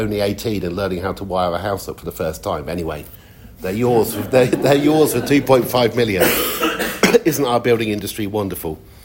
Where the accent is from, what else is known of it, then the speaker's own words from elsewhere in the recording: Oxford, South East England, United Kingdom; I live in Oxford again. I grew up in Oxford.